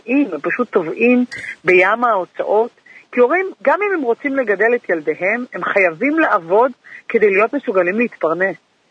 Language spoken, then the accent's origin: Hebrew; Tel Aviv, Tel Aviv District, Israel; אני גדלתי במרכז תל אביב